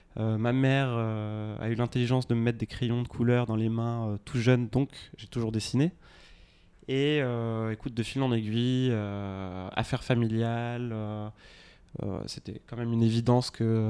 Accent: Casablanca, Casablanca-Settat, Morocco; born there; j'ai 34 ans, je suis né à Casablanca, donc au Maroc, pays que j'aime plus que tout.

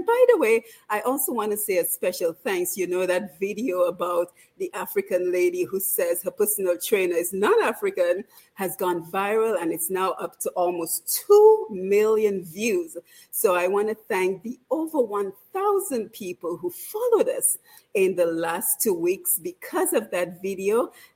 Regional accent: Dominica; So if you're from the Caribbean like I am, I'm from Dominica, not to be confused with the Dominican Republic

